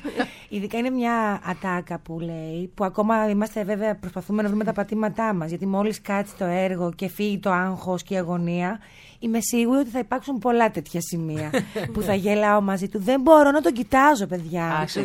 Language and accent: Greek; Arta, Epirus, Greece; Η Άρτα είναι η πόλη μου.